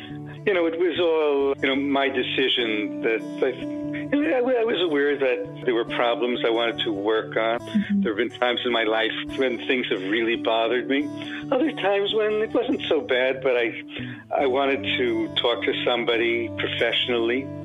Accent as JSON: {"language": "English", "town": "Bronx", "region": "New York", "country": "United States", "said": "I'm from the Bronx."}